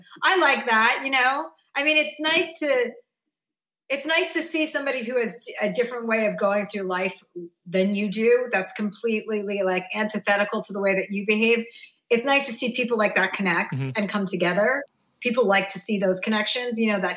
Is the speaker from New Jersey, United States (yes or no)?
yes; New Jersey, United States; Like I grew up in New Jersey. There'd be winter storms and I always had my windows open and my fans on.